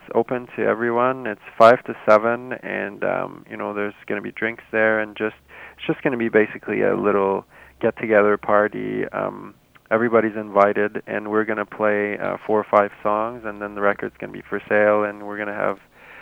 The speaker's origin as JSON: {"language": "English", "town": "Sherbrooke", "region": "Quebec", "country": "Canada", "said": "we're all from Sherbrooke originally"}